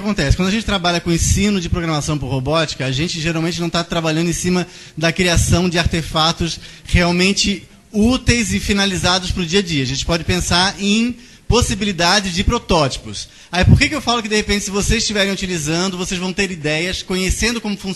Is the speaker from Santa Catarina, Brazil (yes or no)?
yes; Florianópolis, Santa Catarina, Brazil; moved away; Ó, eu não sou carioca, eu sou de Florianópolis, lá fala-se muito rápido, embora eu esteja aqui há 15 anos